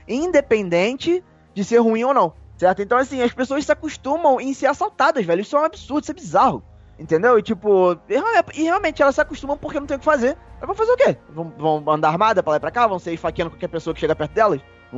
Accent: Petrópolis, Rio de Janeiro, Brazil; Mas, só que assim, eu falo como petropolitano.

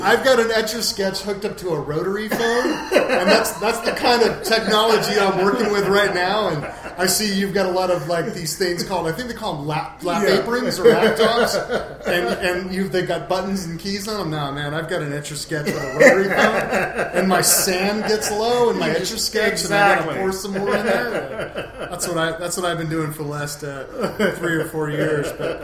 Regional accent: Fullerton, California, United States; also born or lived in Downey / Los Feliz; now in Huntington Beach, United States; Yeah, I was born in Downey, actually. Yeah. And I grew up in Fullerton and lived in Los Feliz, Silver Lake area for a lot of my life. And right now, I am in Huntington Beach.

